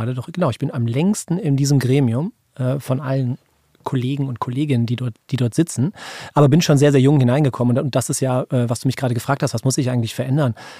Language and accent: German; Düsseldorf, North Rhine-Westphalia, Germany; Ich bin Düsseldorfer, das habe ich eben gesagt. Ich bin hier geboren worden. Meine Kinder sind hier geboren worden.